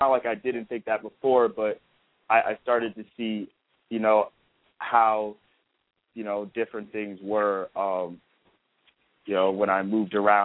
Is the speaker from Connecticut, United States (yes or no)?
yes; Connecticut, United States; I mean, when I was coming up, like, I'm from Connecticut, so if you knew any black people, like, and you were black and you faced, I don't know, racism or whatever at school